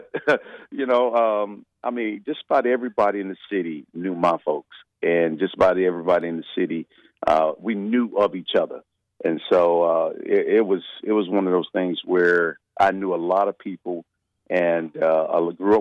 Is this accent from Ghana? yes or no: no; Pensacola, Florida, United States; growing up in Pensacola for me was fun. It was nice. It was a very, very laid-back city. Growing up, I perceived Pensacola to be a military town because of the base.